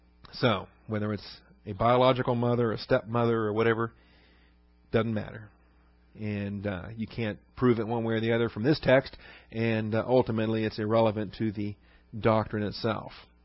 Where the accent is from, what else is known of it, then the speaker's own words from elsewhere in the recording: Seattle, Washington, United States; It's like I tell people I grew up in Seattle and they say, oh, well, isn't that where it rains all the time?